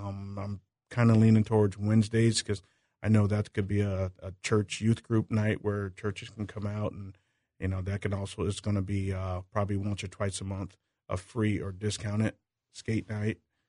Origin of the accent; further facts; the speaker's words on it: Galesburg, Illinois, United States; That's what I grew up on here in Galesburg, and that's what my brother did, Victor, and we're just trying to bring that back here to Galesburg again.